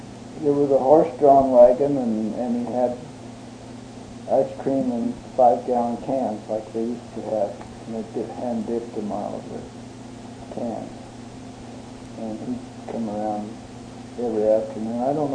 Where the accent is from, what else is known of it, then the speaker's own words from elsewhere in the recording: La Grande, Oregon, United States; In La Grande.